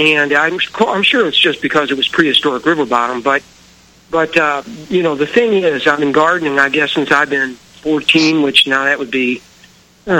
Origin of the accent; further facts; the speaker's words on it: Florissant, Missouri, United States; I grew up near St. Louis in the county in a place called Florissant, which is connected to Ferguson.